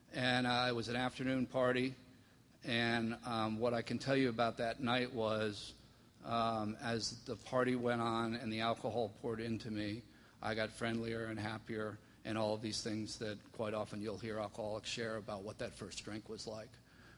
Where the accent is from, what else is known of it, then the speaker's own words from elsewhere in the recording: Long Island, New York, United States; I grew up in the Northeast, as I said, on Long Island for about 27 years